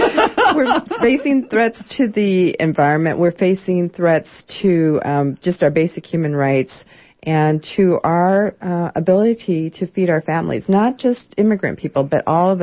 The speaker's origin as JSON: {"language": "English", "town": "El Paso", "region": "Texas", "country": "United States", "said": "Well, actually, I'm from the border. I'm from El Paso."}